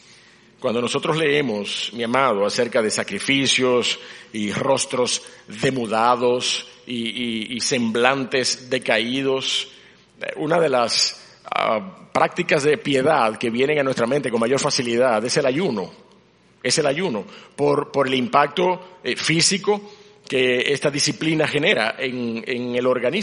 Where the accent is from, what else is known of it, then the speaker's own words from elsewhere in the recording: La Vega, Dominican Republic; Yo vengo de un campo, mi hermano. Yo nací en La Vega, en un campo de La Vega.